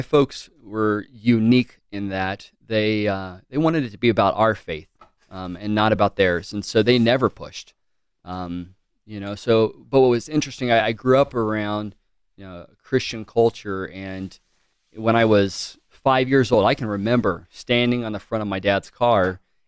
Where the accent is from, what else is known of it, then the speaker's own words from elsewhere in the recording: Fort Worth, Texas, United States; also born or lived in Dallas / Houston; I was born in Fort Worth, Texas, but was raised